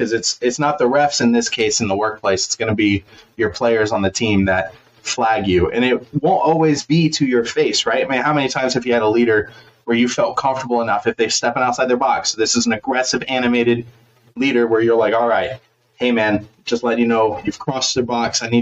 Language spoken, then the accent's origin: English; the South, United States; I was raised in the South, loud voice.